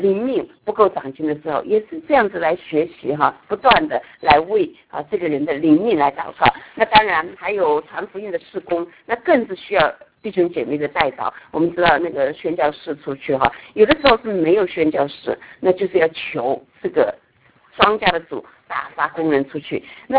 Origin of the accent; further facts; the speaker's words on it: China; 我自己觉得我们是中国人哈